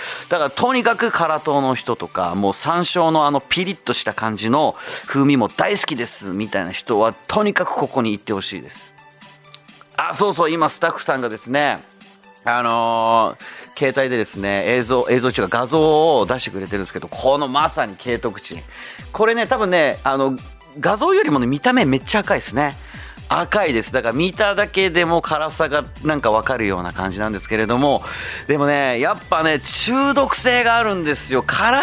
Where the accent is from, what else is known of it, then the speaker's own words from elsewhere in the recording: Zama, Kanagawa, Japan; 神奈川県座間市で生まれ育った